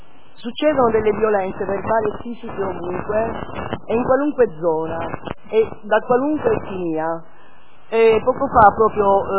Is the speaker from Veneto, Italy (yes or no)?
no; Sicily, Italy; E quando dico a pagamento, da siciliana che sono, vi assicuro che esiste.